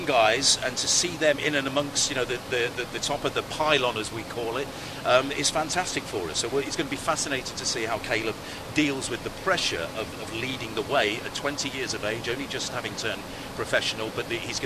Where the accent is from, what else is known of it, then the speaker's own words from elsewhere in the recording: United Kingdom; now in United States; Well, I'm a Brit, you see, so this is perfectly normal for me.